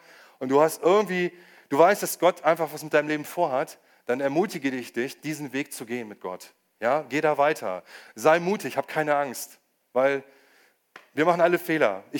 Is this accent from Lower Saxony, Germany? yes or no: yes; Lower Saxony, Germany; ich komme aus Niedersachsen